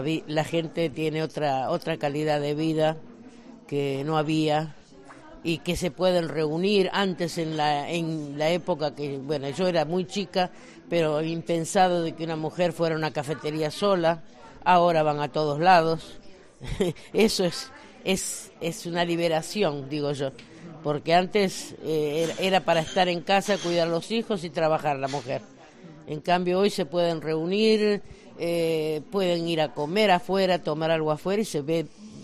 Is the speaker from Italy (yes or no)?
no; Galicia, Spain; moved away; Así que a pesar de que me fui hace muchos años, estoy feliz de volver aquí.